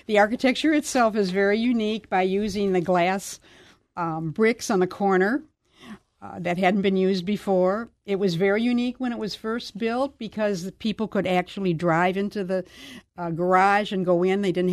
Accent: Rockford, Illinois, United States; now in St. Louis, United States; No. I grew up in Rockford, Illinois.

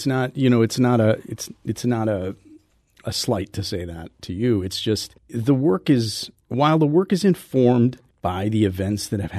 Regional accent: Milwaukee, Wisconsin, United States; born or raised there

